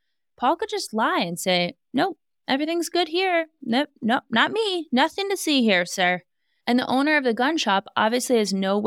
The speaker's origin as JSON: {"language": "English", "region": "Alaska", "country": "United States", "tie": "born or raised there", "said": "let me just remind you, I grew up in Alaska. I grew up around guns not only as a safety measure to protect your home, but because most of the wildlife in Alaska can kill you."}